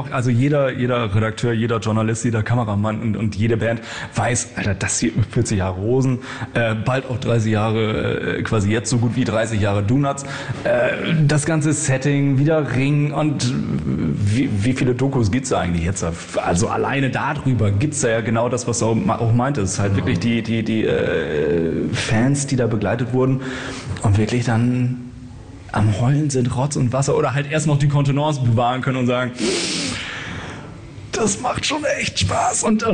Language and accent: German; Georgsmarienhütte, Lower Saxony, Germany; ich komme auch aus der Gegend, aus der Ecke, Georgsmarienhütte. Und eigentlich ne, beschaulich